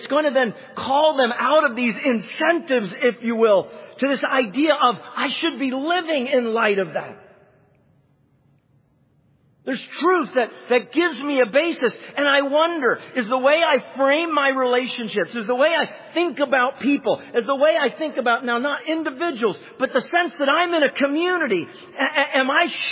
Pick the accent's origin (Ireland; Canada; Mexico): Canada; I grew up in Canada, and they don't say, you know. I wish they did. They say, eh?